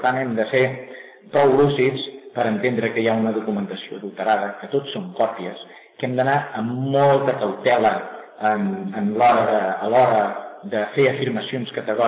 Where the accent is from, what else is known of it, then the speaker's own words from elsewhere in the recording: Catalonia, Spain; Justament perquè soc català, ho dic. I encara diria més, ho dic perquè no soc espanyol.